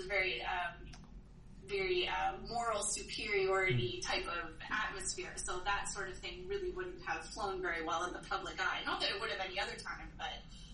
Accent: British Columbia, Canada; now in Ottawa, Canada; No, I'm Canadian. The snow doesn't stop.

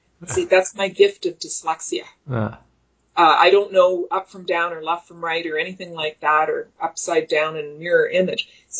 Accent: Canada; born there; Now, I am ethnically Ukrainian. I was born in Canada. My father was born in Canada. His father came to Canada in 1912.

